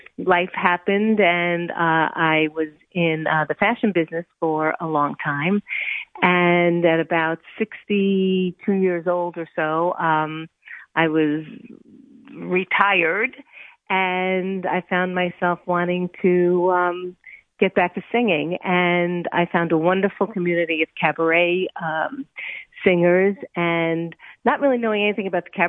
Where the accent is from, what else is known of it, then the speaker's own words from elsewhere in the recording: Brooklyn, New York, United States; The Bookmaker's Daughter is about me, and I grew up in Brooklyn